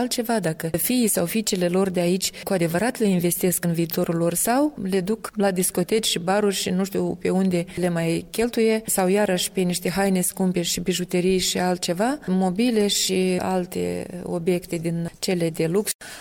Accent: Soroca District, Moldova; satul meu de Baștină, parcă în Răunul Soroca, satul încet, încet, mi-e trist să zic că moare

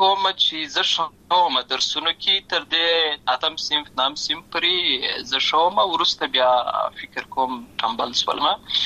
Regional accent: Lashkar Gah, Helmand, Afghanistan; also born or lived in Uruzgan; زه په اصل کې د اورزغان ولایت یم، اما زه په هلمند ولایت لشکرګاه کې پیدا شوی یم، اما د لوی سوی یم

